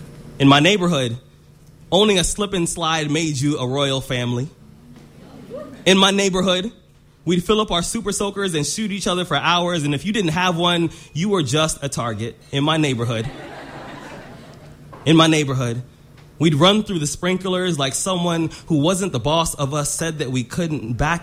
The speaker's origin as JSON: {"language": "English", "region": "California", "country": "United States", "tie": "born or raised there", "said": "I'm born and raised in California, and here our models and our rivers look like they're both on the same diet."}